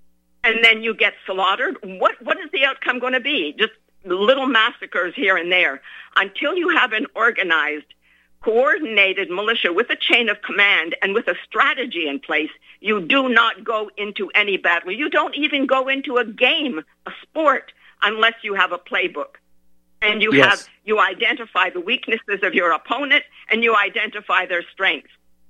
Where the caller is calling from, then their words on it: Canada; I am calling from Canada, I am living here because we came here as British subjects.